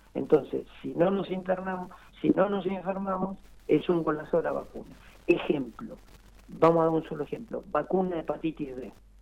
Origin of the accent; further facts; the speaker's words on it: Neuquén, Argentina; Yo soy neuquino, y disculpen que tenga la camiseta puesta.